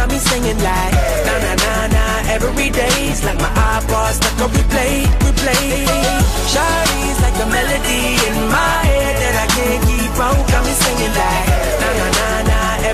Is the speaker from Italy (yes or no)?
yes; Turin, Piedmont, Italy; Allora, io sono di Torino. Abito dietro il Politecnico da sempre